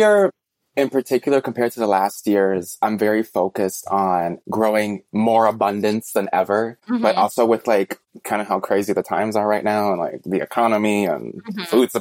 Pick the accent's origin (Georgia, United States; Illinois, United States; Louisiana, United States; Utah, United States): Illinois, United States; Chicago; Really for my own sanity and to like rest my spirit after I grew up in Chicago as well. So after like my entire life in a big city, I was just like ready for a shift.